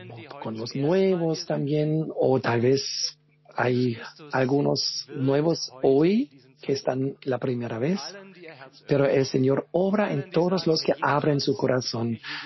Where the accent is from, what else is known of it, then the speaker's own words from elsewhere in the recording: Vietnam; Vengo de Vietnam.